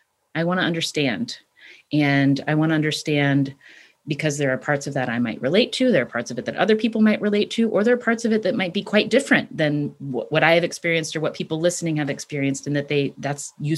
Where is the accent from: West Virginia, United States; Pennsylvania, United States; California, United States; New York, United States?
West Virginia, United States; And being from West Virginia, people sort